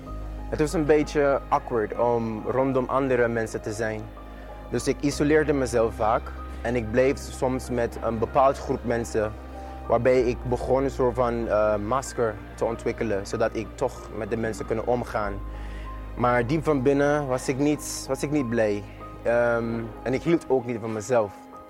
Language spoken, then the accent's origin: Dutch; Sint Maarten; Dutch is a second language; moved away as an adult; now in Netherlands; Ik ben heel jong, ben 24 jaar oud en eigenlijk ik kwam hier naar Nederland om te studeren, om mijn studies door te zetten, want ik ben geboren en getogen op St. Maarten.